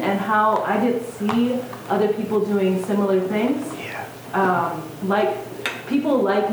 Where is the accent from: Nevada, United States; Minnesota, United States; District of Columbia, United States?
Minnesota, United States; Lindgren; I grew up in Lindgren, in a small rural town in southern Minnesota. My last name is … so I have German ancestry, and I have a Korean-born mother.